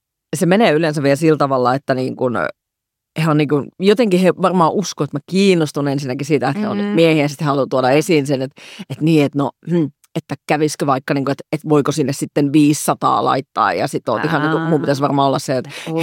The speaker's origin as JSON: {"language": "Finnish", "town": "Turku", "region": "Southwest Finland", "country": "Finland", "said": "minä turkulaisena nyökkään ja tiedän."}